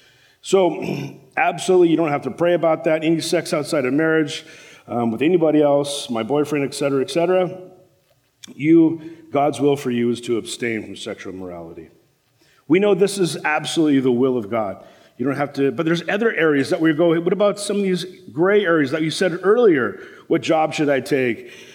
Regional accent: Los Angeles, California, United States; I grew up in South LA all my life.

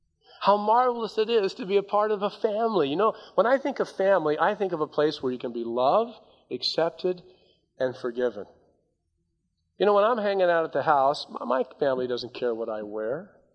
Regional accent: United States; And I'm glad I'm an American. I'm always proud to come back to the United States. And I thank God that I am an American, and I thank God for this country.

